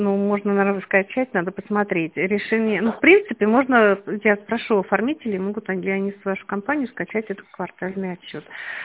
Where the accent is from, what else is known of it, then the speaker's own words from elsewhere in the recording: Germany; Russian is a second language; Я немец. Может, не так говорю.